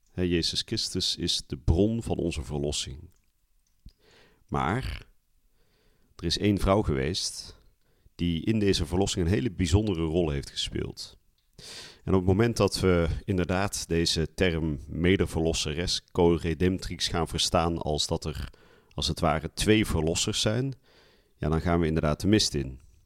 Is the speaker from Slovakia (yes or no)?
no; Vught, North Brabant, Netherlands; Ik ben zelf opgegroeid in Vught, dorpje bij Den Bosch.